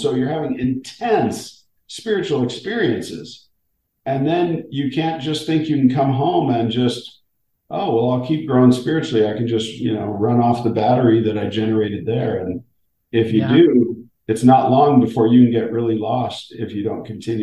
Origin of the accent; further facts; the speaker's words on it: San Diego, California, United States; And I grew up in San Diego surfing and playing in a rock band and going to a performing arts school